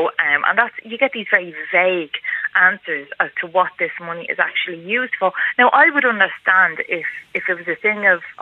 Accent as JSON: {"language": "English", "town": "Dublin", "region": "Leinster", "country": "Ireland", "tie": "born or raised there", "said": "I'm from Dublin 7. I grew up on Blackhorse Avenue in Dublin 7."}